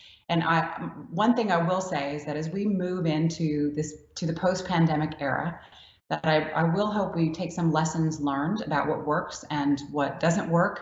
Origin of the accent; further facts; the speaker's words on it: Louisiana, United States; I'm from Louisiana, and that's how we make gumbo, and we make community gumbos.